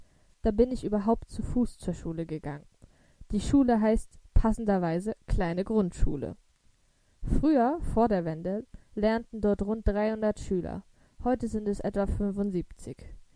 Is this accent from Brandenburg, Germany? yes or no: yes; Wollin, Brandenburg, Germany; Im Westen von Brandenburg, in Fleming. Nicht so weit von der Stadt Brandenburg an der Havel.